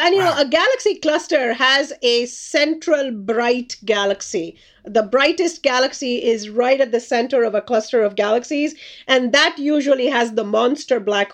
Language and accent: English; India; You know, I grew up in India as a child